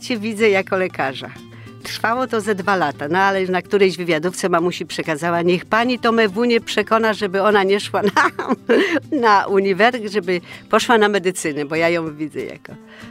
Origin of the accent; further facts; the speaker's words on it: Stryków, Łódź Voivodeship, Poland; W ogóle pochodzę ze Strykowa. No Stryków teraz jest znany tam przez tą autostradę, no to ja stamtąd.